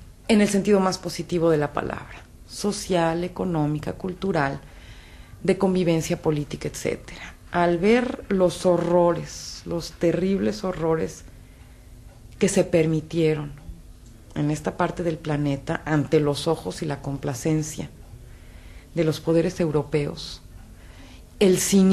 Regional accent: Mexico; now in Bosnia and Herzegovina; la oposición puede impulsar un pequeño paso hacia un cambio democrático en mi país. Tengo necesidad de volver a México y de volver a México a participar.

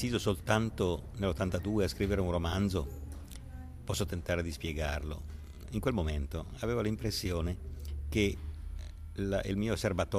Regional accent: Turin, Piedmont, Italy; che è un po' la morale del mio paese, la morale torinese, che si è affinata in secoli di artigianato

